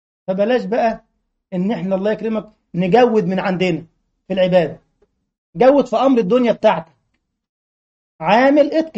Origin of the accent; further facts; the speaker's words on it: Egypt; السلام عليكم اخي،